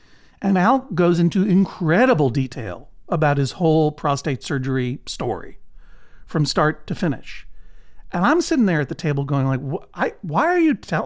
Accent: New England, United States; And this colleague said, oh, well, where are you from again? And I said, New England.

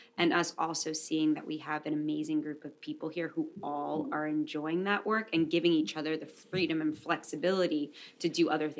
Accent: New York City, New York, United States; I'm a woman from New York City who's like, you know, lived a completely different life. And I come from a capitalist background.

